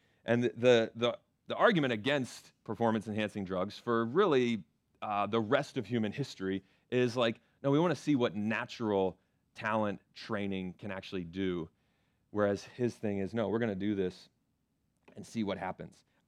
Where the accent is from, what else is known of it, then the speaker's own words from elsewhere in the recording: Florida, United States; I grew up in Florida. Classic thing with this is whenever there's a hurricane coming